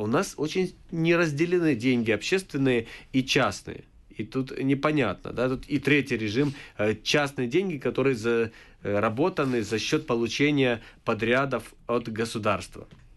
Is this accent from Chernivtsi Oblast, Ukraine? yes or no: yes; Chernivtsi, Chernivtsi Oblast, Ukraine; Также во Львове, чуть меньше мере, но все-таки в Черновцах, в моем родном городе.